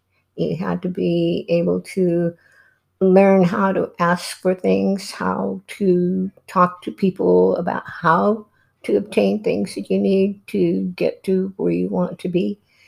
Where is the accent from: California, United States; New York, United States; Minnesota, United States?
California, United States; Almedina; I grew up in Almedina, California, in a little colony called La Colonia, and it was called Mapaloma. And we were raised there.